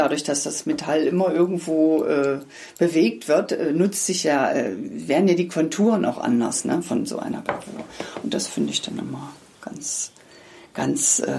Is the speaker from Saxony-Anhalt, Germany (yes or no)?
yes; Magdeburg, Saxony-Anhalt, Germany; born there; Ich komme ja aus Magdeburg gebürtig.